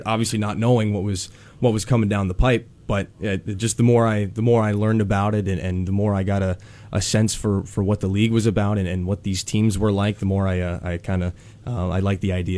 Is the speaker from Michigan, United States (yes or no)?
no; Pittsburgh, Pennsylvania, United States; Oh, so I grew up in Pittsburgh, and then I went to University of South Carolina for 4 years.